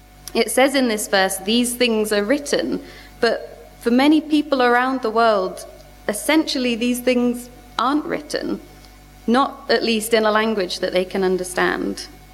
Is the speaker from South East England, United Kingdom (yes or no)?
no; London, United Kingdom; now in Swansea, United Kingdom; I do live in Swansea. I'm originally from London-ish kind of way. But I live in Swansea with my husband Nathan